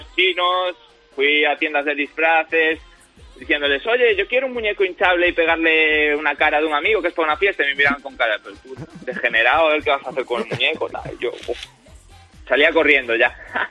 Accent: Vigo, Galicia, Spain; now in Córdoba, Spain; Yo soy de Vigo, pero ahora vivo en Córdoba con mi novia, que está aquí.

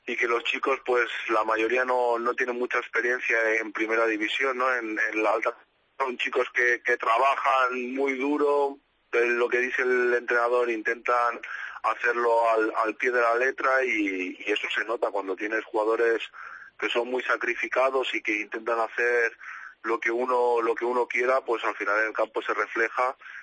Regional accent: Barcelona, Catalonia, Spain; born there; soy nacido en Barcelona. Mi madre de allí, de Vilassar de Mar, cerca de Barcelona, y mi padre de Sevilla

